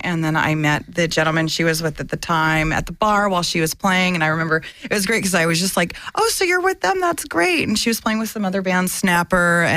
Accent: San Diego, California, United States; I grew up mostly in San Diego.

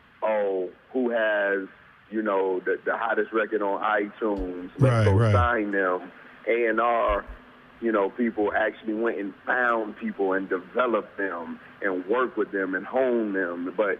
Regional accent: Chicago, Illinois, United States; also born or lived in Los Angeles, United States; born and raised in Chicago, and then I went to college in L.A.

